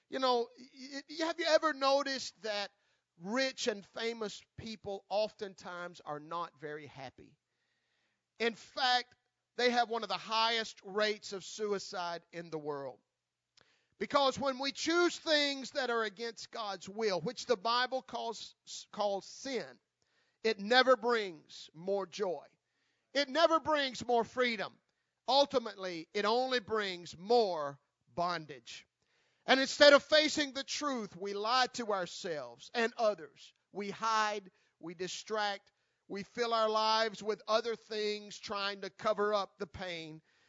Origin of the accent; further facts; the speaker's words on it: Tennessee, United States; But I remember a story when I was just a kid growing up in Tennessee.